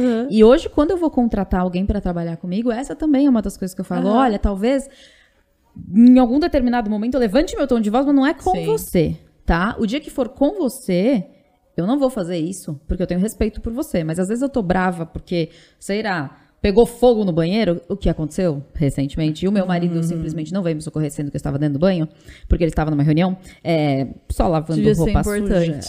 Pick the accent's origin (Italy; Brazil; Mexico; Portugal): Italy; Eu sou italiana, né?